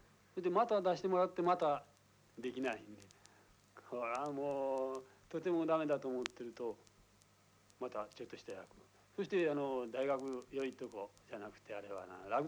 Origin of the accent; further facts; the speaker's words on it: Kumamoto, Japan; accent: Kumamoto dialect; 僕はもう熊本弁でその東京弁が話せないもんですからね